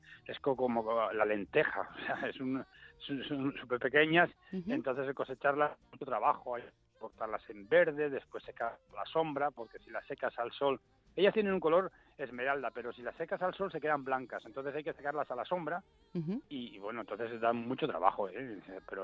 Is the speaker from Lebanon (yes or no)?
no; Asturias, Spain; Yo soy del oriente de Asturias, sí. Y la tenemos de la zona de Llanes. Como te comentaba antes, en el barrio de Risana es un uh-huh. barrio que está pegado a 6 kilómetros de la mar. Es muy húmedo, mucho regadío, es un valle pasa un río